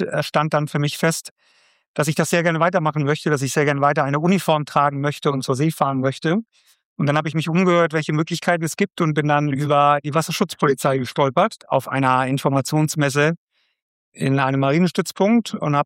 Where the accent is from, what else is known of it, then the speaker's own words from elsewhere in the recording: Munich, Bavaria, Germany; man hört es nicht mehr so ganz, aber ich komme gebürtig aus Bayern, aus München, um genau zu sein. Das heißt, ich bin aufgewachsen im Voralpenland, hatte immer viel mit Gebirge zu tun